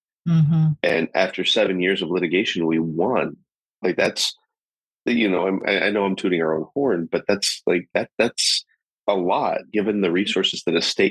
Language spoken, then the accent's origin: English; McMinnville, Oregon, United States; No, I'm actually from McMinnville, Oregon. So I spent the first 18 years of my life there.